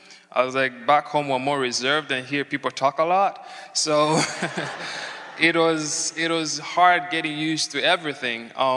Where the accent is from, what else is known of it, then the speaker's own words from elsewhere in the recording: Choma, Southern Province, Zambia; I'm from the Republic of Zambia as well, and here's my story. So I grew up in rural Zambia, the part known as Choma.